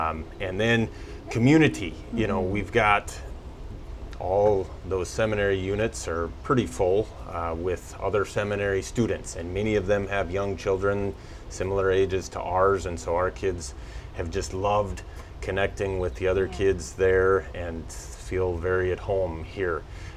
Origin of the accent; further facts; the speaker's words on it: Beulah, North Dakota, United States; Grew up in Western North Dakota. I grew up in Beulah and was a banker for 13 years.